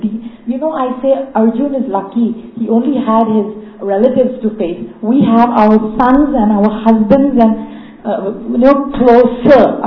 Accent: Thailand; Firstly, the word silence.

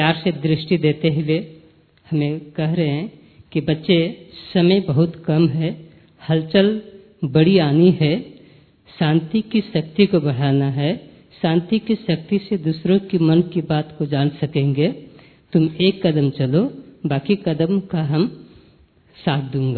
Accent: Mumbai, Maharashtra, India; मैं बोरीली मुंबई से हूँ

